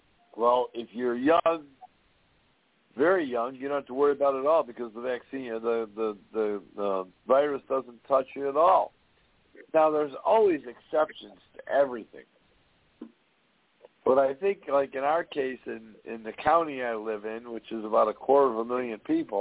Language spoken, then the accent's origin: English; United States; I'm an American.